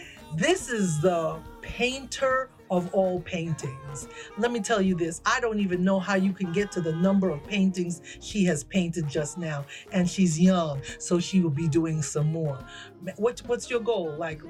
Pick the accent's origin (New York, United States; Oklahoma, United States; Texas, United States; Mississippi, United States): New York, United States; You know, I'm from New York.